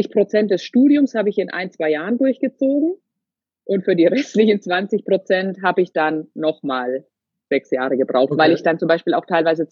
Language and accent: German; Bavaria, Germany; Wir kommen ursprünglich so aus dem Würzburger Raum.